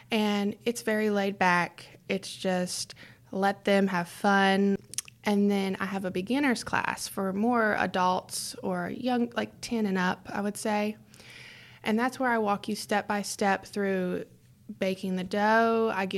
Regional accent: South Charleston, West Virginia, United States; South Charleston.

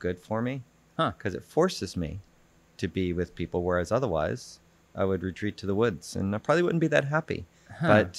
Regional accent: Memphis, Tennessee, United States; accent: Southern; I'm from Memphis, Tennessee.

